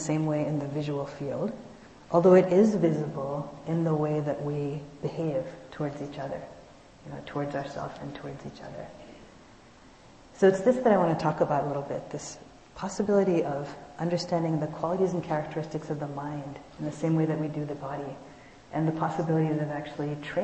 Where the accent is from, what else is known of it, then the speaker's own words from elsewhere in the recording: East Coast, United States; I grew up on the East Coast, and so I played East Coast sports like field hockey and lacrosse